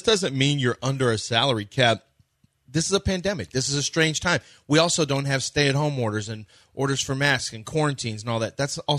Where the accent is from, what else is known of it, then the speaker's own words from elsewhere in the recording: Canada; I'm from Southeast Canada.